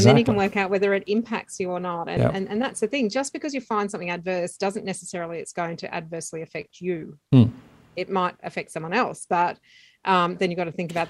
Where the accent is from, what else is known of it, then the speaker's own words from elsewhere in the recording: Lismore, New South Wales, Australia; I grew up in Lismore. So as everyone would be very well aware, Lismore has suffered a tremendous amount of loss.